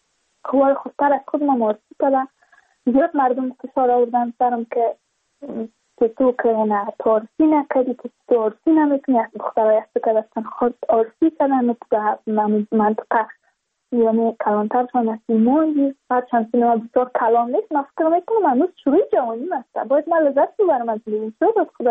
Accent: Badakhshan, Afghanistan; چون ما از بدخشان هستیم، یعنی منطقه دور دستش،

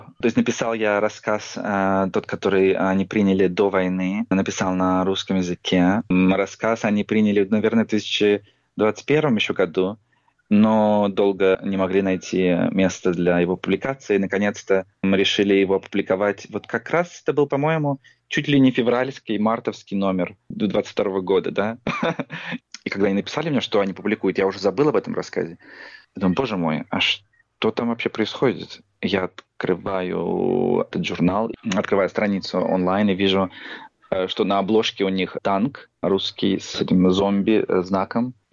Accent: Kemerovo, Kemerovo Oblast, Russia; когда в предыдущий мой приезд в мой родной город Кемерово вечером я вышел в кино в торговый центр

